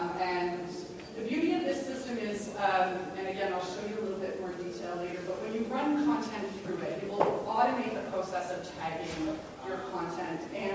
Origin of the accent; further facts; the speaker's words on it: Canada; I'm Canadian, I'm going to go there